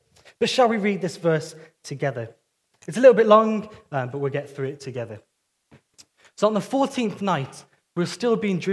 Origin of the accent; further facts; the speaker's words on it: Warwick, West Midlands, United Kingdom; We come from Warwick, and we have some people from Warwick who have come to join us.